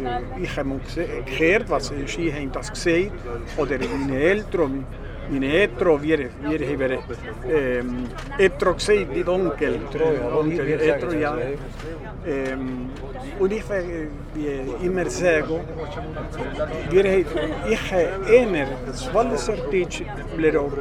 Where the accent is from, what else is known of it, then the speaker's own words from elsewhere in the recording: San Carlos Centro, Santa Fe, Argentina; born there; German is a second language; ich bin im San Carlos Centro geboren